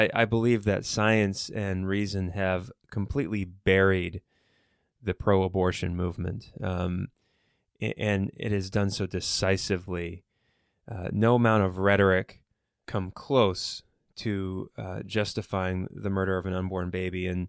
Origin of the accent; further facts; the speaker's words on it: Ohio, United States; In my home state of Ohio, we signed one of the most restrictive anti-abortion bills